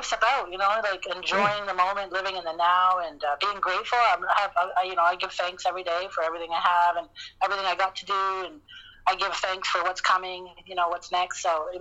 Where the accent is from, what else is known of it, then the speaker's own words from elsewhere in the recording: Windsor, Ontario, Canada; So I lived in that area, Pilat area.